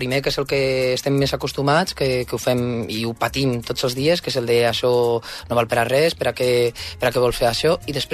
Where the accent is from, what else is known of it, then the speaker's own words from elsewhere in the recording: Getafe, Community of Madrid, Spain; Jo sóc de Getafe, el poble del costat es diu Parla.